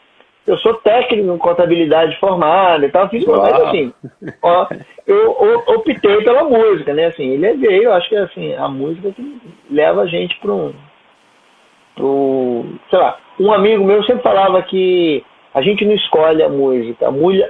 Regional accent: Barra Mansa, Rio de Janeiro, Brazil; now in Rio de Janeiro, Brazil; Eu sou do interior do estado do Rio, moro no Rio de Janeiro desde o ano 2000, mas eu sou de Barra Mansa, que não é uma cidade tão pequena, mas é de uma certa maneira, uma cidade interiorana.

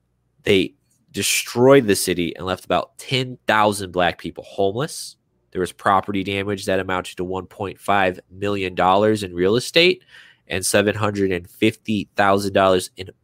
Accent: Mississippi, United States; also born or lived in Chicago / Illinois; I went from Mississippi to the south side of Chicago to the suburbs of northern Illinois. It's been an interesting journey.

